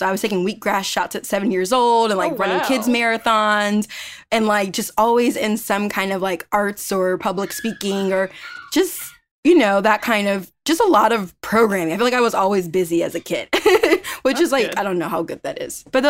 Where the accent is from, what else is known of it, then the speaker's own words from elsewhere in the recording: Inglewood, California, United States; So I'm from Inglewood, which really, like, if you are an LA person, LA native, it's just LA, really.